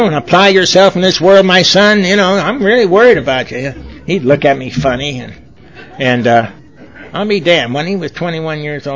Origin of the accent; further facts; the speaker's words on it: Los Angeles, California, United States; now in Charlotte, United States; You know, sometimes I'm from Los Angeles, and I know a lot of people there.